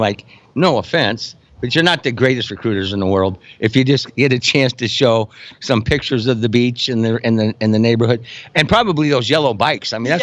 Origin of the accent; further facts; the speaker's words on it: Midwest, United States; my friends here to the left, we're all from the Midwest, from the University of Nebraska and that region